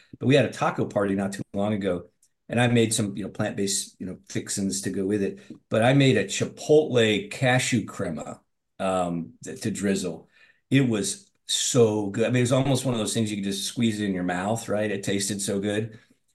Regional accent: Little Rock, Arkansas, United States; accent: Southern; I grew up in Little Rock, Arkansas, and that's where I went to medical school. And she's making fun of my Southern accent.

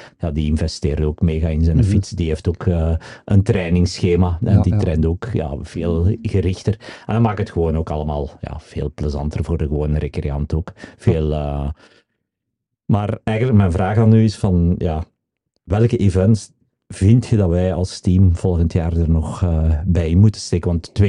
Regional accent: Leuven, Flanders, Belgium; Ik ben van Leuven

